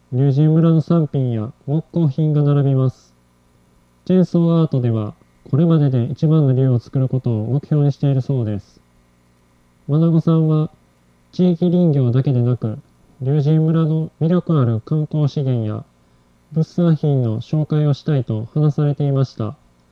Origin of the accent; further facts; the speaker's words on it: Baku, Azerbaijan; 生まれ育ったバクー市は、田辺市と同じくらい暑い日が9月まで続きます。